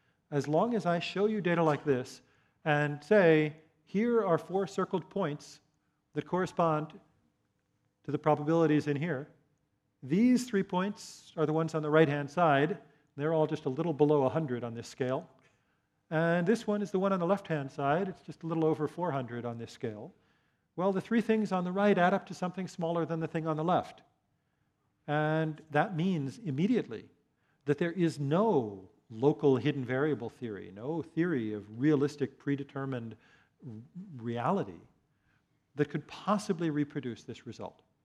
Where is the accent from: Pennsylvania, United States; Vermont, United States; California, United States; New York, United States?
New York, United States; I grew up in New York, and as kids, we used to spend our spare time trying to cheat tourists out of their money